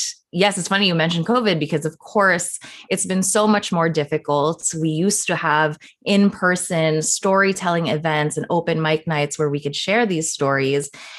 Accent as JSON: {"language": "English", "country": "Canada", "said": "I am a Filipina Canadian, and a lot of building this magazine, this community, was rooted in that exploration of being from two different places and two different cultures."}